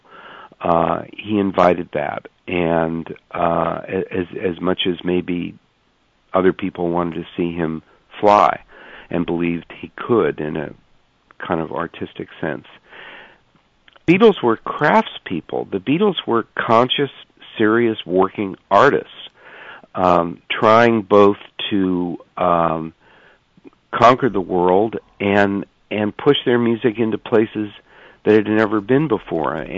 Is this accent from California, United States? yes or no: yes; San Francisco, California, United States; Listen, I'm from San Francisco. I was born mm-hmm. here. My parents were born in the Bay Area. I was raised to sneer at Los Angeles